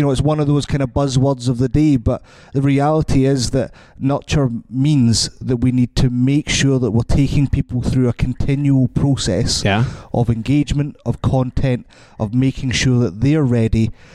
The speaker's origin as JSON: {"language": "English", "region": "Scotland", "country": "United Kingdom", "said": "I'm Scottish."}